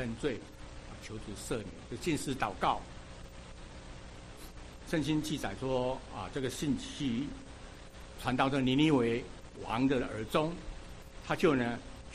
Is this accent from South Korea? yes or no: yes; South Korea; 我是韩国人